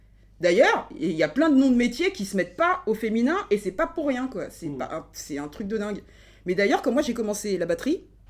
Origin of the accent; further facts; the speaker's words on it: France; born there; Alors, moi, je suis noire, hein, je suis une femme, je suis née en France.